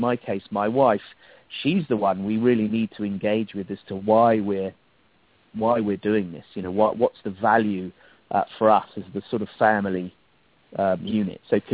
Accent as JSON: {"language": "English", "region": "England", "country": "United Kingdom", "moved": "yes", "said": "coming over from the UK is, you know, we have the National Health Service, which, as an Englishman, one spends one's life knocking and slagging off."}